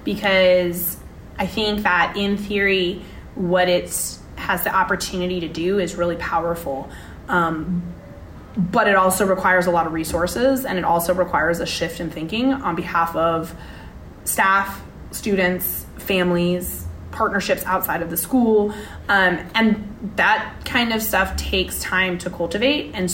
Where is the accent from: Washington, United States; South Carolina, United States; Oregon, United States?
Oregon, United States; Eugene; I did know about Benson, but I grew up down in Eugene